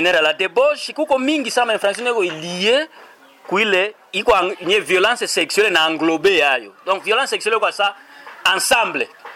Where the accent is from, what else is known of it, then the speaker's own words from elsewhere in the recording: DR Congo; Vous savez, chez nous au Congo, la possibilité pour une fille de mettre au monde, c'est à partir de 13 à 14 ans.